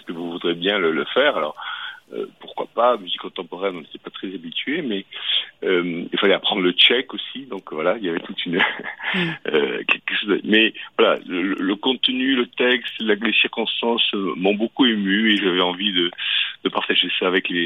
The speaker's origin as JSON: {"language": "French", "region": "Occitanie", "country": "France", "lives_now": "Paris, France", "said": "Oui, c'est ma région d'origine, donc voilà, je suis cévenol de fond"}